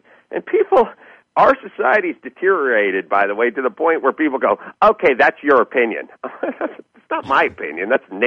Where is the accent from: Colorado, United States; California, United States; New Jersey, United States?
California, United States; North Hollywood; 95% of the book is just me musing about food and about politics and about growing up in North Hollywood and stories